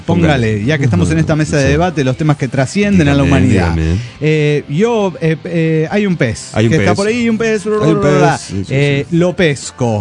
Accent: Veracruz, Mexico; les quiero contar de mi pueblo natal, Veracruz.

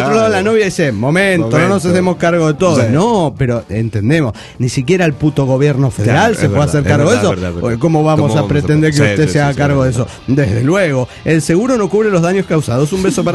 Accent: Michoacán, Mexico; Soy la michoacana de Michoacán.

